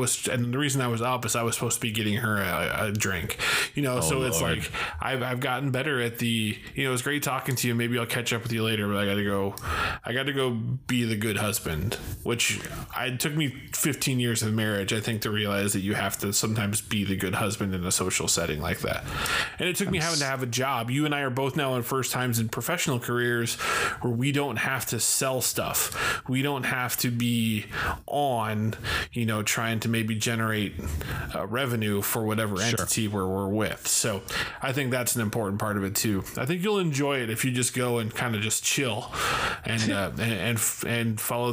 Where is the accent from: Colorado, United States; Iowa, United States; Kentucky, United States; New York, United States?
Iowa, United States; Muscatine; And I said, I was from Muscatine.